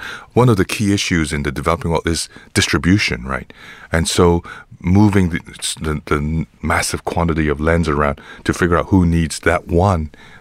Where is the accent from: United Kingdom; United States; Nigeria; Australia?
Nigeria; growing up in Nigeria